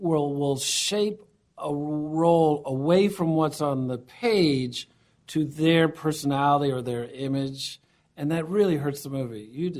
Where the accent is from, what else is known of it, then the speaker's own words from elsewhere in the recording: Ohio, United States; I did too. Yeah, I grew up in Ohio.